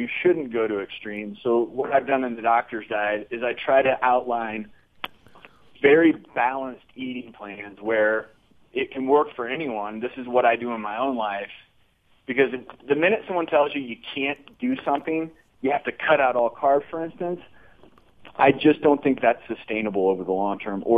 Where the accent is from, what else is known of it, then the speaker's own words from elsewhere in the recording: Midwest, United States; this is true growing up in the Midwest, there wasn't a night growing up that I didn't honestly, it seems like, have some sort of red meat on the table.